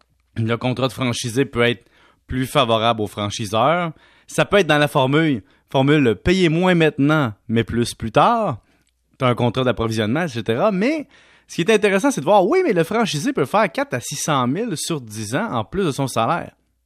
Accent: Salaberry-de-Valleyfield, Quebec, Canada; Moi, je viens de Valleyfield

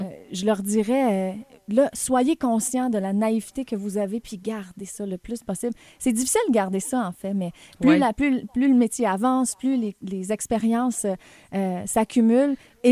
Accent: Quebec, Canada; moi j'ai ça dans le sang, je viens du Saguenay-Lac-Saint-Jean.

